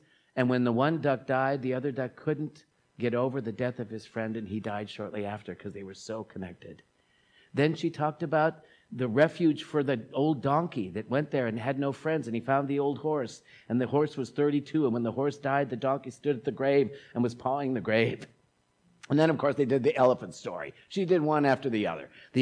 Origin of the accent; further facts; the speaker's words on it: South Dakota, United States; I'm from South Dakota, and when my mother would be asked about me … going to her 50th high school reunion, they asked what happened to me.